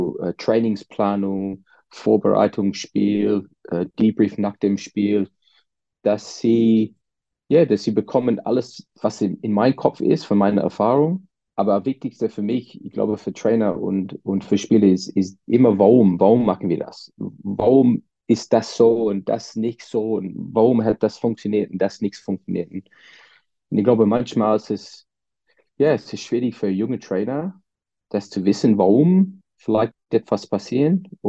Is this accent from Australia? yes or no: yes; Sydney, New South Wales, Australia; German is a second language; now in Austria; Ich bin 46 Jahre alt. Ich komme aus Australien, aus Sydney. Und über lange Zeit ich wohne jetzt in Österreich, aber ich arbeite täglich bei der Mannheim Hockey Club in Mannheim seit 2008.